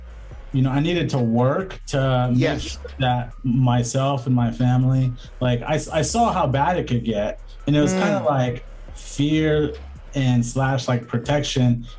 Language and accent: English; Norco, California, United States; also born or lived in Santa Ana; So from third grade, I grew up in Norco, and I was, you know, the person I am today is molded by my time in Santa Ana